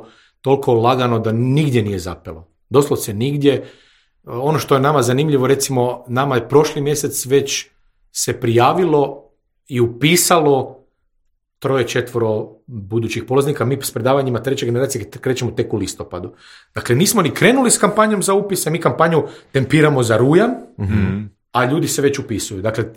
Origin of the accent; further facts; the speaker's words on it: Germany; now in Croatia; ja sam odrastao u Njemačkoj